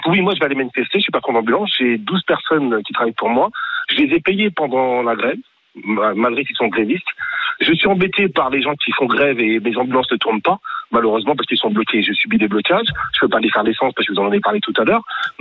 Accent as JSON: {"language": "French", "country": "Guadeloupe", "said": "Écoutez, je suis Guadeloupéen."}